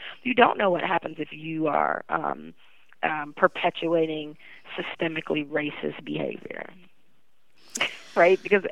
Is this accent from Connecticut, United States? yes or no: no; Youngstown, Ohio, United States; Similar to, you know, growing up in Youngstown, Ohio, you know, the best job for your kid to get into was something in the auto industry.